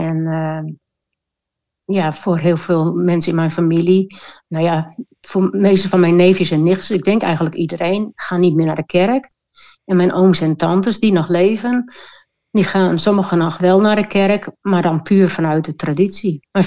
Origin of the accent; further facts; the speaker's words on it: Leeuwarden, Friesland, Netherlands; also born or lived in Amsterdam; Ja, nou, ik ben opgegroeid in een middenstandsgezin. Geboren in Amsterdam, maar al vrij jong vertrokken naar Leeuwarden. Omdat mijn ouders daar een zaak konden overnemen. De zaak over konden nemen van mijn grootouders.